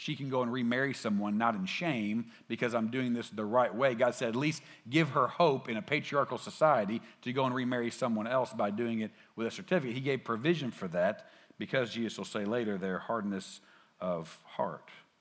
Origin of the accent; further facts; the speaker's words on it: Little Rock, Arkansas, United States; I grew up here in the South. I grew up here in Little Rock, Arkansas. I grew up going to church my whole life.